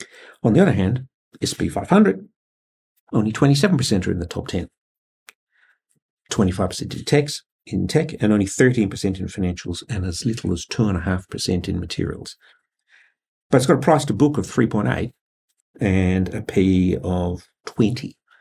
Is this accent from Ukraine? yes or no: no; Australia; I'm, as an Australian investor, I'm going to be looking for largely Australian government local currency bonds.